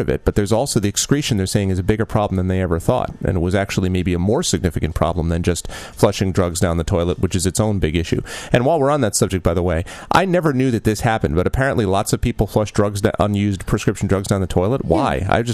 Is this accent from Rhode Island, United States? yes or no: no; Connecticut, United States; I know that the tap water in the home I grew up in Connecticut doesn't taste as good as bottled water.